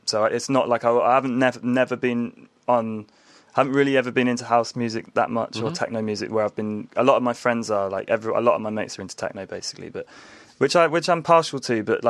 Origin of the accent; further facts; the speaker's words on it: South East England, United Kingdom; so where I grew up was on the Hampshire Dorset border.